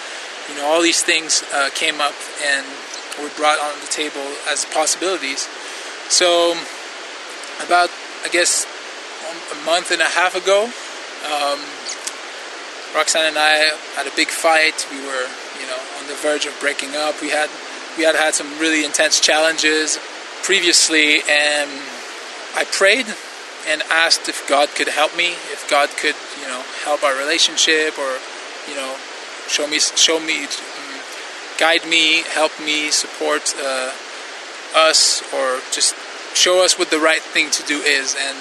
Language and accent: English; Quebec, Canada; I'm from Quebec, Canada. I'm 26 years old.